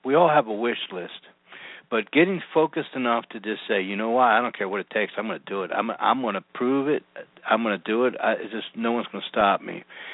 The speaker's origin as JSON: {"language": "English", "town": "Philadelphia", "region": "Pennsylvania", "country": "United States", "said": "I'm from the Philadelphia area as well."}